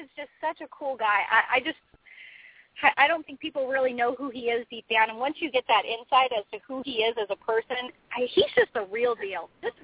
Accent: West Coast, United States; and I actually live in Lodi, which is a really small little wine country town, great place. But yeah, we're all from the West Coast.

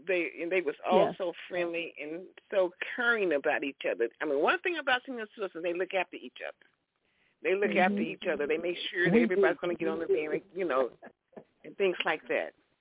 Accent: Fort Worth, Texas, United States; I was raised in Fort Worth, Texas, on the north side. And I was actually raised, I guess, I was raised on Ross Avenue

